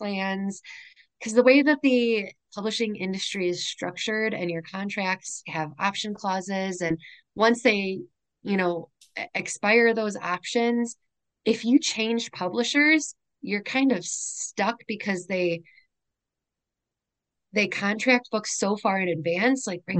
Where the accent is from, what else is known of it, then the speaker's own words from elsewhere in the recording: Chicago, Illinois, United States; So, I mean, my cousins lived in all different suburbs.